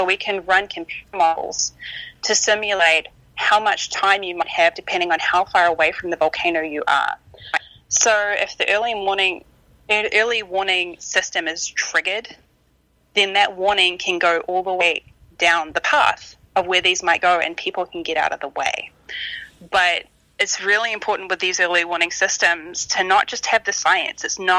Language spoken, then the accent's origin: English; New Zealand; growing up in New Zealand